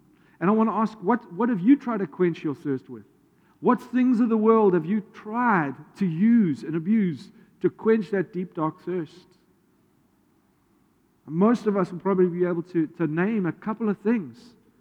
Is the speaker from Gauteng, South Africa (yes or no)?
yes; Johannesburg, Gauteng, South Africa; the church that I grew up in back in Joburg